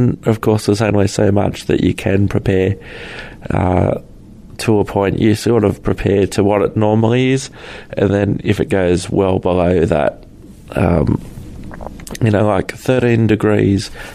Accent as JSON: {"language": "English", "country": "Australia", "said": "You look at it as an Australian and you think, oh, 6 degrees isn't that cold"}